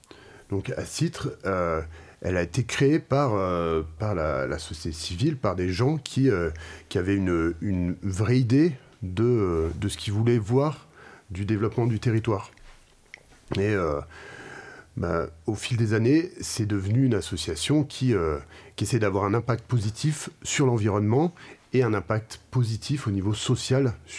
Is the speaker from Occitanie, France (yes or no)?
no; Provence-Alpes-Côte d'Azur, France; Eh ben moi je suis originaire du Briançonnais, donc j'ai toujours vu cette association dans le paysage.